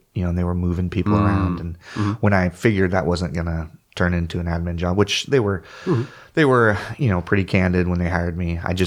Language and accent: English; Oregon, United States; I grew up in Oregon and never been to Brookings before.